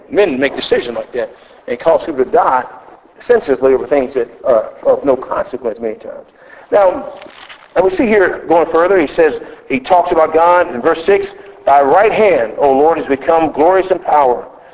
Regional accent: United States; as all of you probably know, I'm from the United States

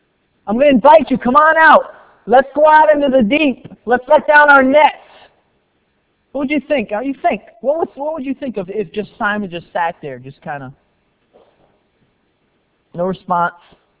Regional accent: New England, United States; and I was born in New England. I grew up in New England. I can say that I know most of the mentality of a lot of folks who are in New England.

